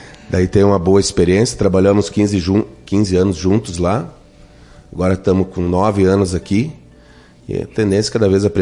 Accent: São Luís Gonzaga, Rio Grande do Sul, Brazil; Eu sou de São Luís Gonzaga.

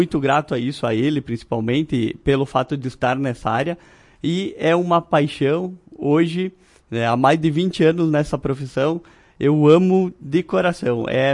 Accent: Bento Gonçalves, Rio Grande do Sul, Brazil; Sim, sou natural de Bento Gonçalves.

